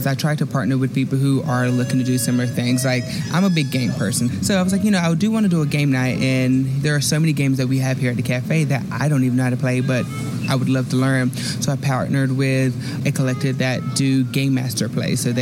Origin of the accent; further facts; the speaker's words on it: the South, United States; which, as a Southerner, that is the best compliment you can give to me.